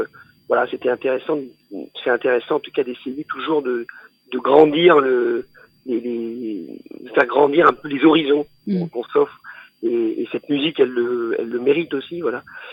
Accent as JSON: {"language": "French", "region": "Nouvelle-Aquitaine", "country": "France", "said": "un morceau de chants de quêtes de réveillés qui existent donc chez nous en Corrèze."}